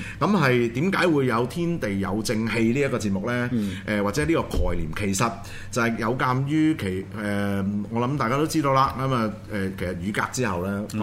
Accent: Hong Kong; 點都要作為一個香港人

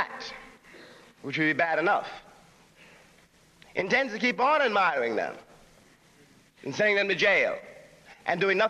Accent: New York City, New York, United States; born or raised there

